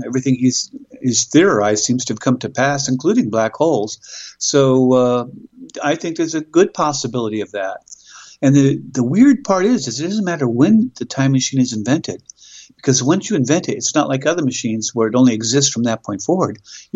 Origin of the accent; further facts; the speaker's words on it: Australia; This is actually the first I've heard of it, and I'm an Australian citizen.